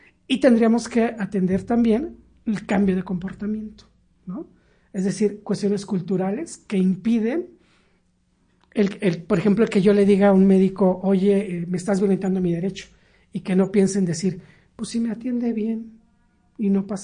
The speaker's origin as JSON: {"language": "Spanish", "region": "Mexico City", "country": "Mexico", "tie": "born or raised there", "said": "yo viví y nací aquí en la Ciudad de México"}